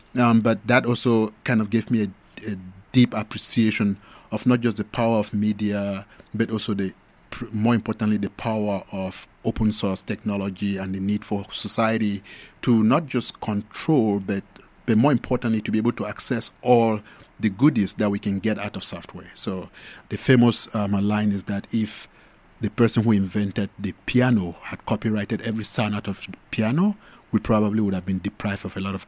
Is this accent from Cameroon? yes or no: yes; Cameroon; moved away as an adult; I was born in Ambazonia, that is in West Africa, between Cameroon and Nigeria.